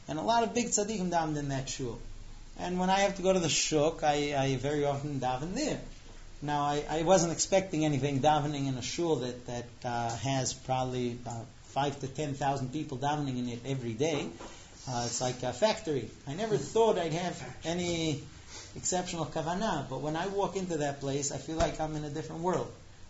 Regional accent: United States; now in Israel; I come from America. I mean, I was born here, but I grew up there.

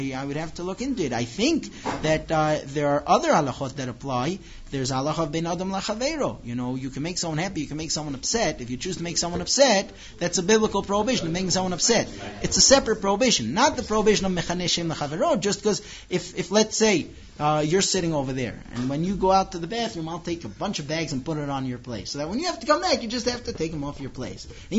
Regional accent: Israel; now in United States; Yeah, but look, I came from Israel to America, and people ask me, what's your name?

